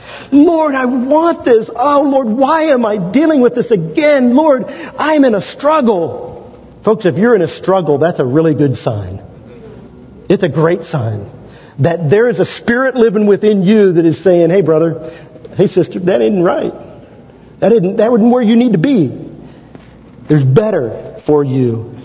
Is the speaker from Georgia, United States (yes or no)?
no; Kansas, United States; I'm from the … household in Kansas. I talk slower, and I may be a little more boring.